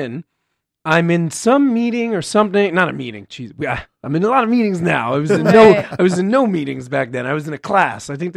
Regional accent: New York, United States; New York. Well, I grew up in New York. I went to school in Iowa. So technically, I went from Iowa to L.A.

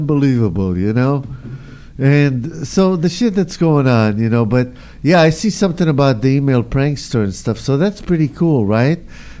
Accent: Israel; now in United States; I've been through two growing up in Israel.

